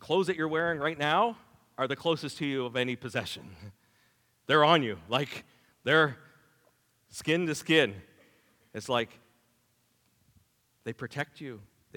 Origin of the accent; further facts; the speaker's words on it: Fredericton, New Brunswick, Canada; Before I say I'm a Canadian or I'm a male or I'm from Fredericktonian or Northside or whatever things we use to describe ourselves